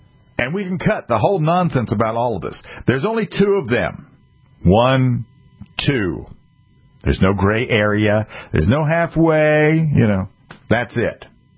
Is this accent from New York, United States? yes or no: no; South Carolina, United States; born there; My homeland is here in the United States. I was born in South Carolina. My forebears come from Europe. Both sides.